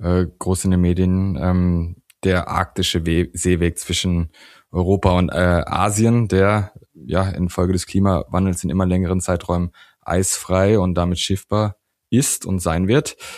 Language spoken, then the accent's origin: German; Austria; Bei uns in Österreich